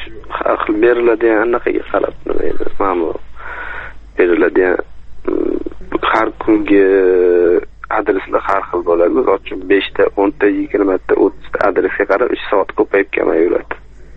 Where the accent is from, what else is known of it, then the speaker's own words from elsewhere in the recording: Tashkent, Uzbekistan; moved away; Toshkentdan.